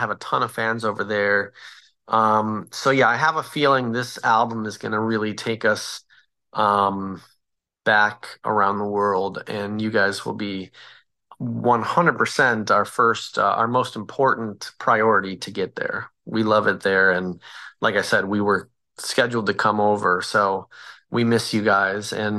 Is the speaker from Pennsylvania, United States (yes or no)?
no; Chicago, Illinois, United States; Ever since I was a kid, there was something coming up in the Midwest. I'm from Chicago